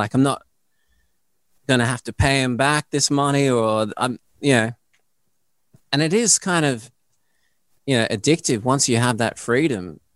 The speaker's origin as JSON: {"language": "English", "town": "Brisbane", "region": "Queensland", "country": "Australia", "said": "I was living in Sydney. I'm from Brisbane, which is about 7 million population."}